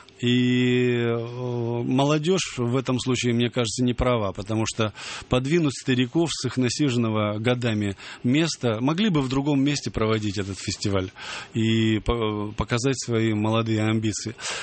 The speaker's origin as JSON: {"language": "Russian", "town": "Chelyabinsk", "region": "Chelyabinsk Oblast", "country": "Russia", "tie": "born or raised there", "moved": "as an adult", "said": "Челябинск — это заповедник просто. Заповедник детства, юности. Я до 30 лет там жил."}